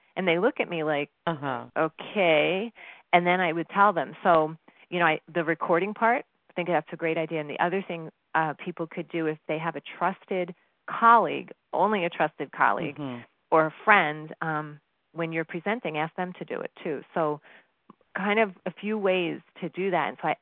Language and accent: English; New York, United States; I'm from New York and you still live in New York.